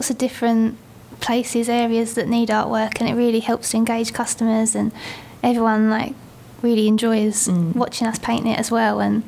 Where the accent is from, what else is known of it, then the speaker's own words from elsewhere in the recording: Grays, East of England, United Kingdom; Yeah, we're from Grays.